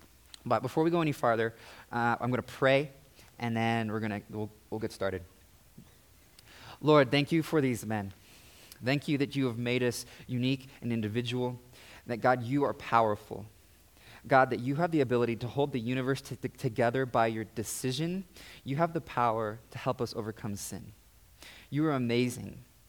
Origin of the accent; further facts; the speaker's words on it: California, United States; born there; also born or lived in North Carolina / Tennessee / Pennsylvania / Kansas; I was born in California. We moved a lot there, and then, like, North Carolina and Tennessee, Pennsylvania and Kansas, and somewhere else.